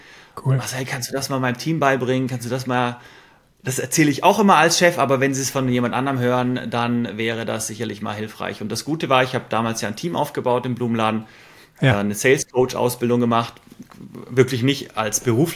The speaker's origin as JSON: {"language": "German", "town": "Stuttgart", "region": "Baden-Württemberg", "country": "Germany", "tie": "born or raised there", "lives_now": "Switzerland", "said": "Ecke Stuttgart, da aufgewachsen."}